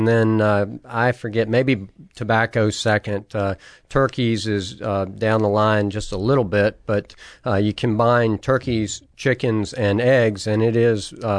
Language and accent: English; Richmond, Virginia, United States; I grew up in the Richmond area and went to Washington Lee University, and then spent 5 years working in Washington, D.C.